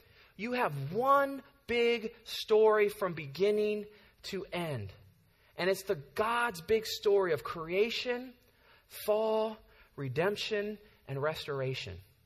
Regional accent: California, United States; I grew up in the Bay Area my whole life, never been to Big Sur.

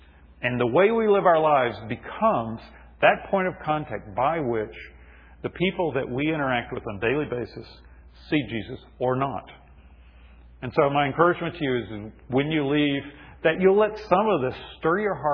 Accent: Memphis, Tennessee, United States; I grew up in Memphis, Tennessee, and went to school with the daughter of one of the founders of Holiday Inn.

